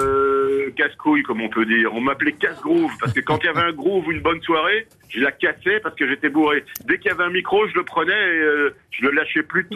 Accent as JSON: {"language": "French", "region": "Brussels", "country": "Belgium", "lives_now": "France", "said": "Bah oui, je suis bruxellois"}